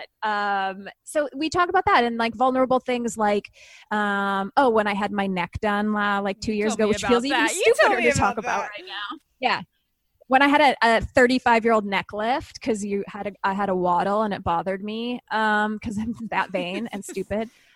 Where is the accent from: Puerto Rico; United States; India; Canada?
Canada; And I'm Canadian, so I'm like different, you know, and then there's like UK.